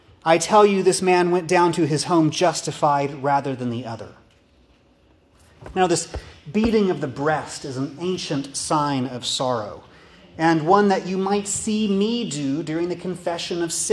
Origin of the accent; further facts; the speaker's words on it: Tomball, Texas, United States; And, you know, growing up in Tomball, Texas, I might have heard something like this.